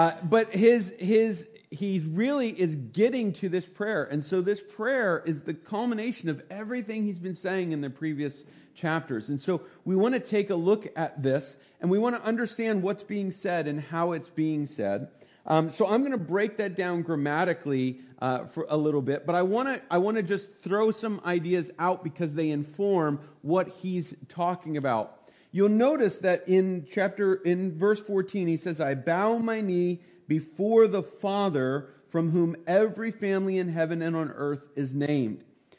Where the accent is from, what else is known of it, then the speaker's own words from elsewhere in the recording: New Jersey, United States; Now, I grew up in New Jersey. My family's from Pennsylvania, eastern Pennsylvania.